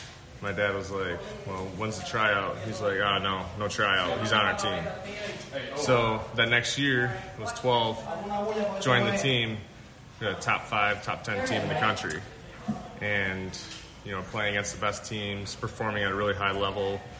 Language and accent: English; Detroit, Michigan, United States; Like, I come from Michigan, it's, you know, especially Detroit, especially on the road, it's like how people drive is how people are.